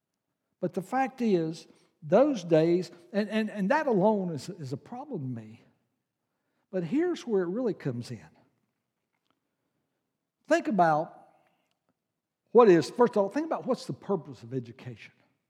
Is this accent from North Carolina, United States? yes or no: yes; Charlotte, North Carolina, United States; When I grew up in Charlotte, North Carolina, and some of you are old enough to remember this